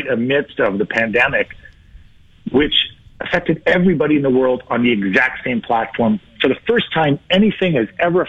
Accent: Toronto, Ontario, Canada; also born or lived in Timmins; I'm from Timmins, okay, my first 9 years are there, and there's it just doesn't exist. You know, it's a small mining town, and it doesn't exist. And then I grew up in the west end of Toronto, and, you know, largely raised by a single father

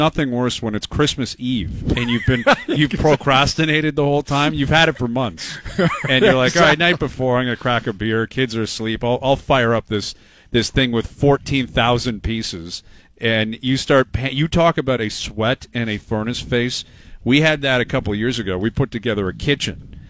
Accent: Canada; as a Canadian.

